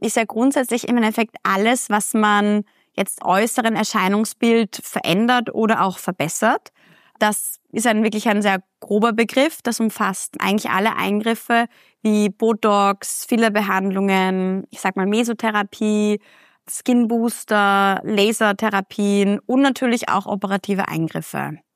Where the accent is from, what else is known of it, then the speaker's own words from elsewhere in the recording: Austria; Das ist bei uns in Österreich sind das 4 Wochen.